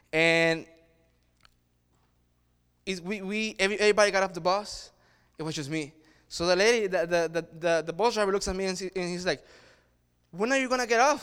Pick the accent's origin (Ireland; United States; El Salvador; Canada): El Salvador; English is a second language; Growing up, I grew up back in El Salvador, and I always say this: I have a beautiful, strong, super thick accent, and everywhere I go, it goes with me.